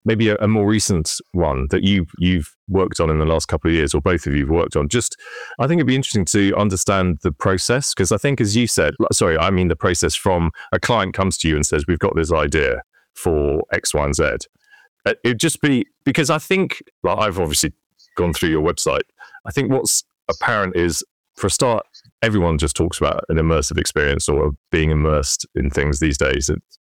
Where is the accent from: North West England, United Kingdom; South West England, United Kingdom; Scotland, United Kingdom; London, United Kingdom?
North West England, United Kingdom; So I grew up in the Northwest.